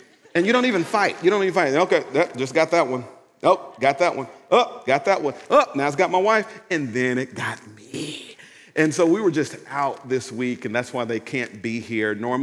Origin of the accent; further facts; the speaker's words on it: Pearl, Mississippi, United States; Now, I'm just kind of from the country. I was born and raised in Pearl, Mississippi, and that's just certain kind of ways we do things.